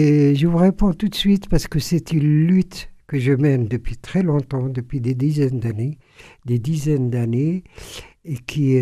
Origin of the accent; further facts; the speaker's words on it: France; pas seulement, j'ai grandi en France.